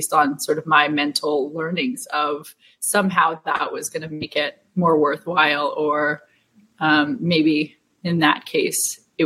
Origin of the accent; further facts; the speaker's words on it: California, United States; We grew up in California, so there's a decent mix of cultures that we're surrounded by.